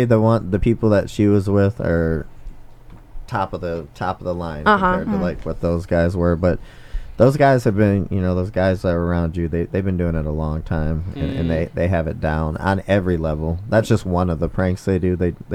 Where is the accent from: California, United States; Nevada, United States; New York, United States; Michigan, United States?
Michigan, United States; Detroit; moved away; And I'm like, I'm from Detroit. Mm-hmm. And I must have got soft because I've been out here since 05.